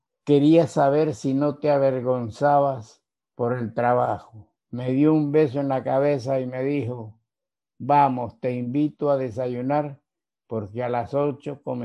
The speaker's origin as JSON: {"language": "Spanish", "town": "Cojimíe", "region": "Manabí", "country": "Ecuador", "tie": "born or raised there", "also_born_or_lived": "Bahía de Caráquez", "said": "por compromiso laboral de mi padre nos trasladamos a Cojimíe, en donde permanecí hasta 1944 y de ahí nos trasladamos a Guayaquil. Yo soy nacido en Bahía de Caracas en el año 1930."}